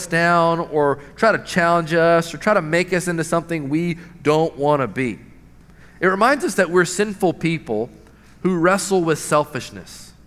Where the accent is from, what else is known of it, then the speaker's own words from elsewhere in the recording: Knoxville, Tennessee, United States; we grew up in Knoxville together.